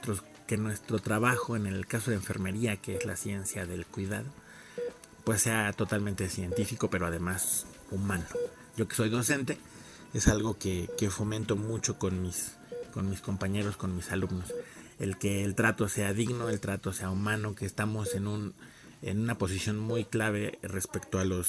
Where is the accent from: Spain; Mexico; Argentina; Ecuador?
Mexico; Mexico City; now in State of Mexico, Mexico; soy de la Ciudad de México, actualmente radico en el Estado de México